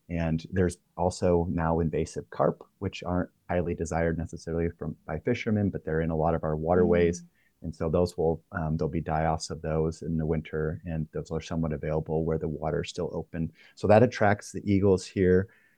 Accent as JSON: {"language": "English", "region": "Michigan", "country": "United States", "tie": "born or raised there", "said": "Yeah, so I grew up in Western Michigan, so on Lake Michigan itself."}